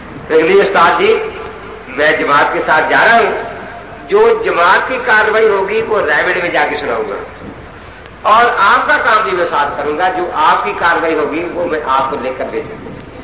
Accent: Multan, Punjab, Pakistan; میں نے کہا حاجی صاحب میں ملتان سے ہوں, یہ سال پوتے سے, ہم تو گھر سے نکلے اسی لیے ہیں

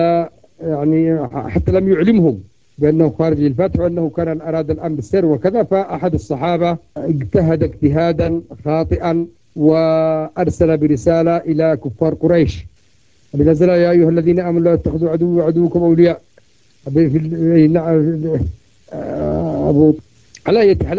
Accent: Yemen; في جبلة عندنا في اليمن

